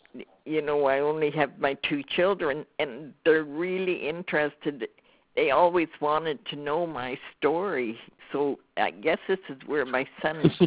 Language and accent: English; Sweden; I was born in Sweden. I'm Swedish.